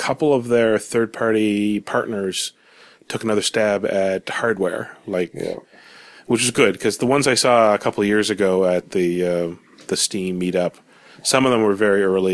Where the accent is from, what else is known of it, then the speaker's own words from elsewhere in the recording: Canada; I'm Canadian. I'm sorry.